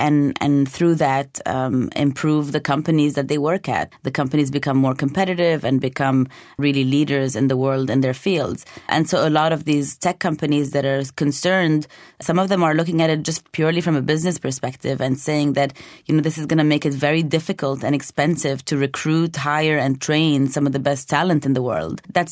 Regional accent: Beirut, Beirut Governorate, Lebanon; also born or lived in Canada; I mean, I'm a Canadian citizen. I grew up in Beirut, but I was born in Canada.

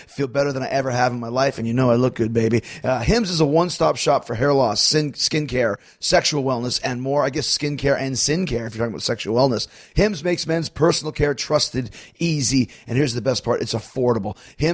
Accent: United States; born there; That's just that's one thing that I was very lucky with is I was born in the States, but yeah. I was a dual citizen, so I could never had to worry about that.

